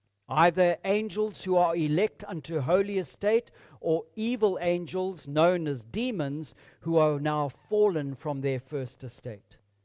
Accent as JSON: {"language": "English", "country": "Zimbabwe", "tie": "born or raised there", "said": "I know that to be true of the people I grew up in Zimbabwe."}